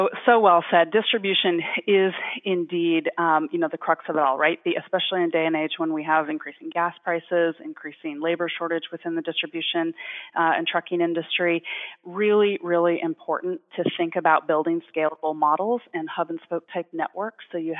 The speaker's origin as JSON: {"language": "English", "town": "Boston", "region": "Massachusetts", "country": "United States", "tie": "born or raised there", "said": "Growing up in Boston, my husband's from Ohio."}